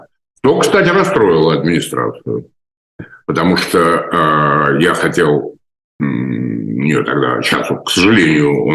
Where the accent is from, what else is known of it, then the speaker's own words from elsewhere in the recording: Moscow, Russia; born there; я родился в Москве, а дед мой был родом оттуда.